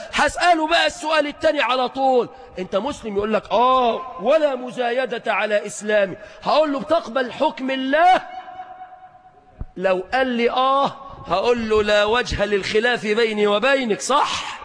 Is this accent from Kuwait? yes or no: no; Mansoura, Dakahlia, Egypt; وإحنا بقى بلديات من المنصورة سيدنا الشيخ شعراوي